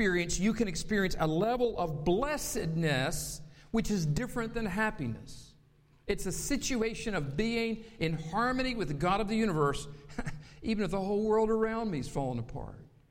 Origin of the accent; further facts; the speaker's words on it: North Carolina, United States; accent: Southern; I grew up in North Carolina, so I'm a Southerner, even though I've lost most of my Southern accent.